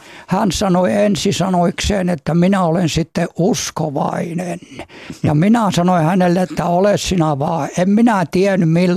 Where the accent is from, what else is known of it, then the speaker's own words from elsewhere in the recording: Eno, North Karelia, Finland; Mä oon kotoisin, niin Pohjois-Karjala oli Enon kunta, ja sitten nykyään se on Joensuun kaupunki.